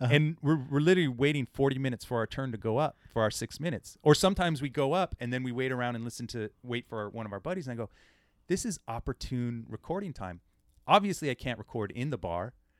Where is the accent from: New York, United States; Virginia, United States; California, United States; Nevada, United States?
California, United States; So I've been born and raised in the Bay Area